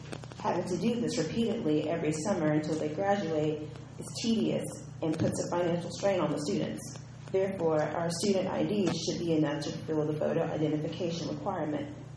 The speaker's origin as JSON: {"language": "English", "region": "North Carolina", "country": "United States", "said": "I'm here as an advocate for Democracy North Carolina, and I'm from Nash County."}